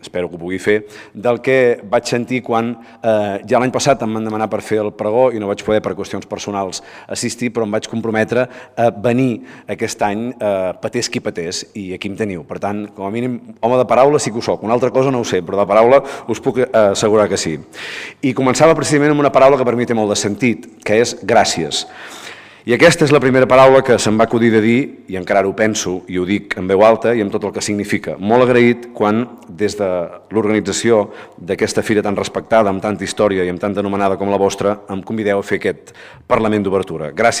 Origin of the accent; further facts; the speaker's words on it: Besalú, Catalonia, Spain; now in Vilablareix, Spain; Jo que vinc de les comarques de Girona, com bé apuntava l'alcalde, com bé sabeu, sóc fill de la Garrotxa, perquè vaig néixer i créixer a Besalú, i ara visc a Cavall de la Selva i el Gironès, a Vilablareig, em sento cada dia una mica més abrenc